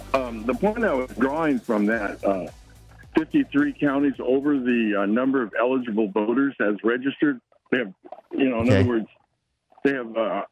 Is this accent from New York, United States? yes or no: no; California, United States; Because I grew up in California